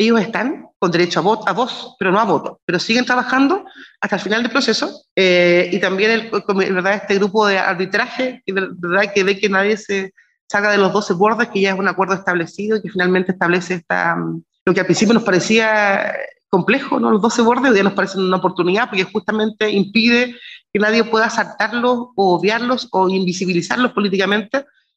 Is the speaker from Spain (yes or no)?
no; Chiloé, Los Lagos, Chile; Yo soy de Chiloé y ahí tenemos temas con el pompón, con las turberas